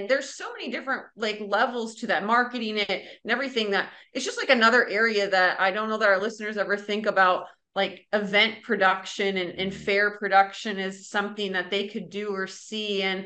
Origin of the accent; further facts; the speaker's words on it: Minnesota, United States; So I grew up in Minnesota, and the end of August through Labor Day, they have the Minnesota State Fair